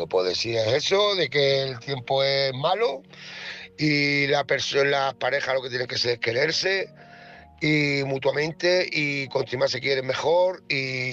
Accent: Cádiz, Andalusia, Spain; now in Zamora, Spain; yo soy de Cádiz, estoy aquí en Zamora

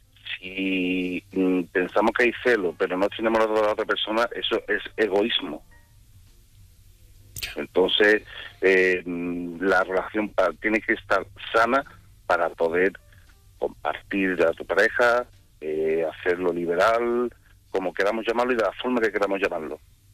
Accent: Seville, Andalusia, Spain; Yo en este caso soy de Sevilla.

